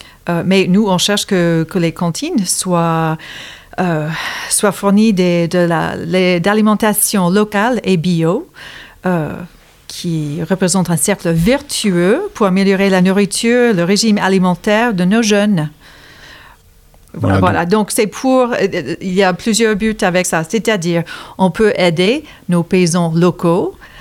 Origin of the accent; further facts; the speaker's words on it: East Coast, United States; French is a second language; En tant qu'Américaine, je vois ce qui se passe à la côte Est. J'ai vu ma ville familiale être... grignoté par des lotissements